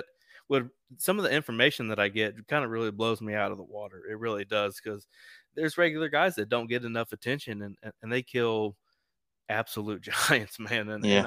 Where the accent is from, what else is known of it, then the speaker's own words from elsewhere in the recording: Indiana, United States; I'm from East Central Indiana.